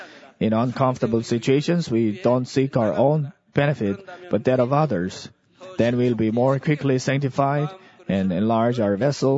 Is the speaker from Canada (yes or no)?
no; Muan, South Jeolla, South Korea; When I was attending a seminary college in Muan, my hometown